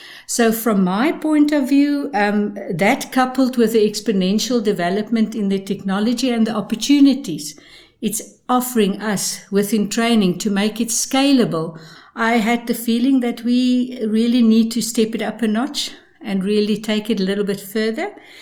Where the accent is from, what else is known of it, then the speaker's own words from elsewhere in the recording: South Africa; moved away as an adult; I think in 2018, I moved here from South Africa, and I became the sales trainer for Perry International.